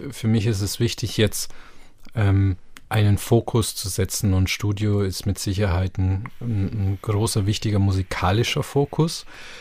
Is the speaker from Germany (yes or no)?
yes; Bavaria, Germany; now in Lower Saxony, Germany; Josef hat mich ja als Bayer vorgestellt, ich bin Bayer